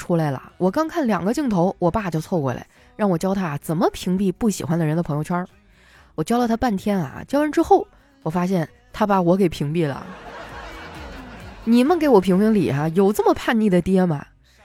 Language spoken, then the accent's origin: Chinese; Northeast China, China; 怎么突然又感觉我有东北口音了。哎，东北话真的传染性很强啊，之前我们寝室6个人啊，除了我是东北的